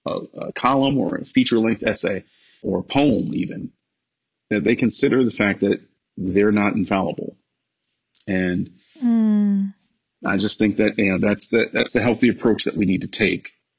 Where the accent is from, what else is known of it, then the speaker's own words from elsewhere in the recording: Cleveland, Ohio, United States; now in Los Angeles, United States; I'm a kid from Cleveland who has no real connections.